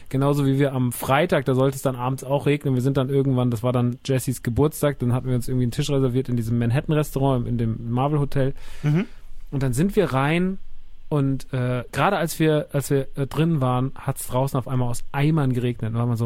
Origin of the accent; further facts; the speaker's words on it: Rodgau, Hesse, Germany; in Rottgau, Jügsheim, meiner alten Heimat, wo ich ursprünglich herkomme, wo meine Mama immer noch wohnt.